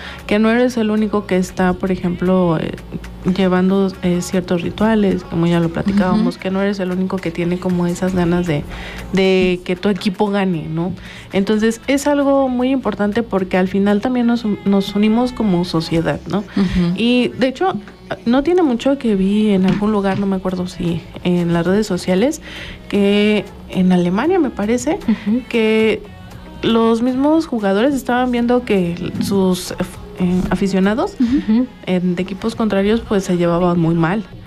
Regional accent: Mexico; es parte ya de nuestra identidad como mexicanos, que ya lo tenemos muy, muy, muy arraigado en nuestro ser

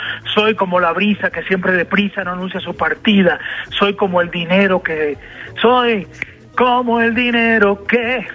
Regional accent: Cuba; yo quería siempre cantar esa canción de … que es un compatriota cubano de Miami

